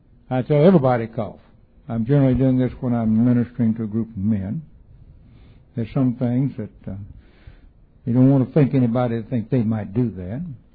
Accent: Alabama, United States; I was raised in Alabama, and there was a man who lived down the road from us who was a sorcerer called a hoodoo.

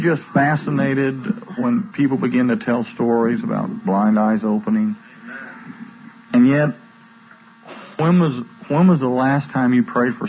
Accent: Indianapolis, Indiana, United States; We're from Indiana, from up around the Indianapolis area

